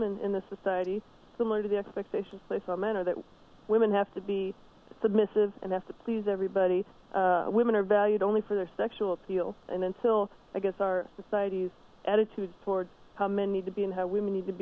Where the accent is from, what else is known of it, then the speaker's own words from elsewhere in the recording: Quad Cities, United States; Well, I grew up in the Quad Cities and still live there.